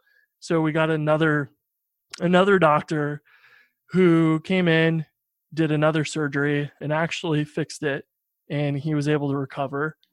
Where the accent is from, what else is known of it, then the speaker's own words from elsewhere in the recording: Midwest, United States; now in New York City, United States; And I grew up in the Midwest and like no car in New York City was really weird.